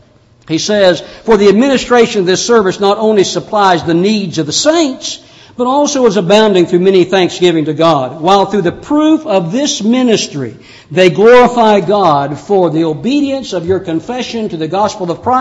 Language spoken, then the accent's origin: English; Texas, United States; I was raised in Texas. You know how those Texans are.